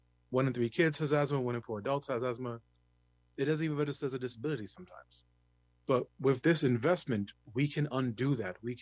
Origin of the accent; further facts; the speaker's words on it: Bronx, New York, United States; Oh, in the Bronx, where I'm coming from the Hunts Point, we have mass agreement on this, right?